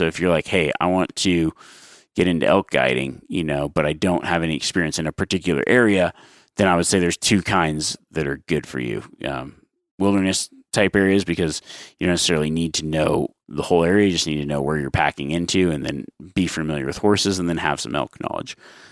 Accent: Nevada, United States; I grew up in Nevada, but I also, my grandpa lived in Montana.

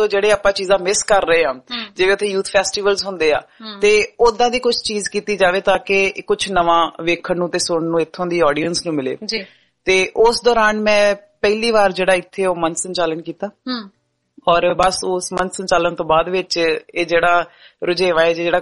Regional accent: Amritsar, Punjab, India; ਮੈਂ ਪੰਜਾਬ ਅੰਮ੍ਰਿਤਸਰ ਤੋਂ ਬਿਲੋਂਗ ਕਰਦੀ ਹਾਂ

